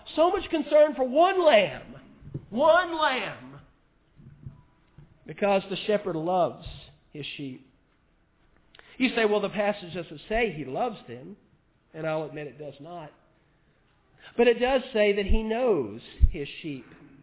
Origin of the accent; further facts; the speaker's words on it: Mississippi, United States; Now, I grew up down in Mississippi, and sometimes I'd have to watch my dad's cows.